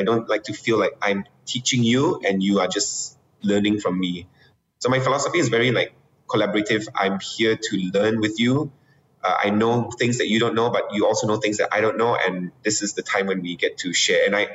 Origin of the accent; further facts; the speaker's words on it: Kota Kinabalu, Sabah, Malaysia; And I grew up in Sabah, in Kota Kinabalu. So we didn't really get much, you know, exposure, like live performances.